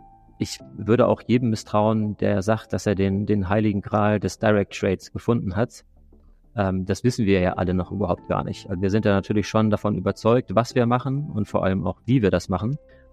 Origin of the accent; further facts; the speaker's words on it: Northern Germany, Germany; Ich bin hier in Norddeutschland aufgewachsen.